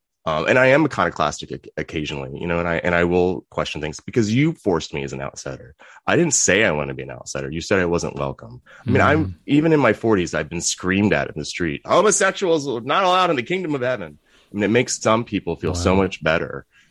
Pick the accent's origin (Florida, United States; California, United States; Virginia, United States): Virginia, United States; Virginia Beach; So, and I grew up in Virginia Beach. We have strip malls of churches, you know, in the South.